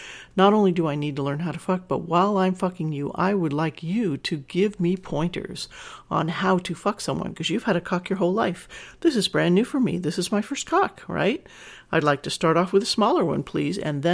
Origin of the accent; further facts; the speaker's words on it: the South, United States; I'm from the South, and I'm shy by nature.